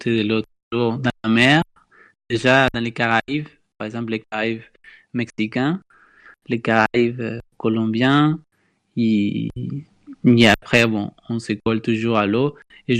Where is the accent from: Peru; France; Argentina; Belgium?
Argentina; Córdoba; French is a second language; Chez moi, à Cordoba, le lieu où j'ai passé beaucoup plus de temps, il y a beaucoup de rivières, c'est connu pour ça, justement.